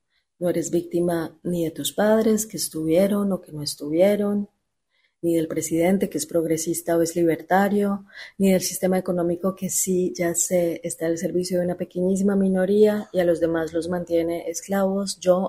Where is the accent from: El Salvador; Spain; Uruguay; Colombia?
Colombia; now in Argentina; Yo vivo en Argentina. Yo soy colombiana y vivo en Argentina.